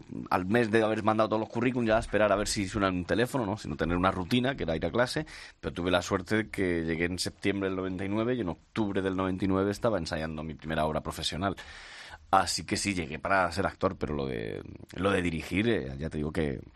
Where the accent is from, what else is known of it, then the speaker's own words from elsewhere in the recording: Murcia, Region of Murcia, Spain; en Murcia, en mi tierra